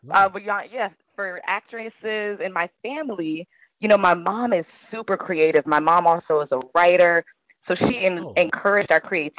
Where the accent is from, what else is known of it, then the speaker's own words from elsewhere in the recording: Maryland, United States; I loved growing up in PG County because it put me right there in Maryland. It gave me 12-minute access to D.C.